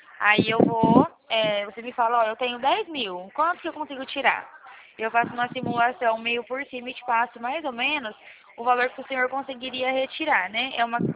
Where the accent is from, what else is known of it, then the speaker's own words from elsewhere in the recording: Bebedouro, São Paulo, Brazil; Eu sou de Bebedouro. Eu sou do estado de São Paulo, né, na verdade.